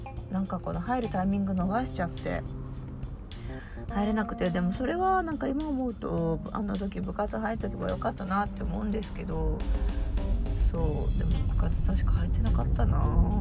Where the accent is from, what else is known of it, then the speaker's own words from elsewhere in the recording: Fukuoka, Japan; moved away as an adult; also born or lived in Yokohama / Tokyo; もともと私は生まれたところは福岡の生まれで、福岡で生まれて高校まで福岡 で大学が、横浜の方に進学しました。